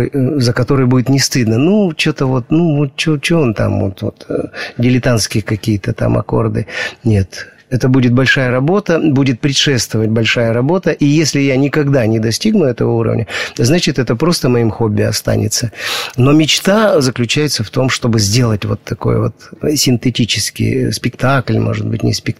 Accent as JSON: {"language": "Russian", "region": "Chelyabinsk Oblast", "country": "Russia", "tie": "born there", "said": "я родился очень близко, в Челябинской области. То есть это мой регион."}